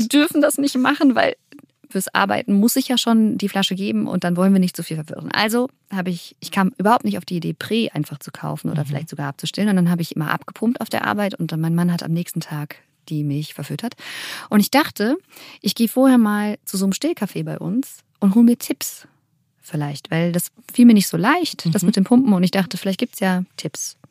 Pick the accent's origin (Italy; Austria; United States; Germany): United States; Ich bin ja in den USA auch groß geworden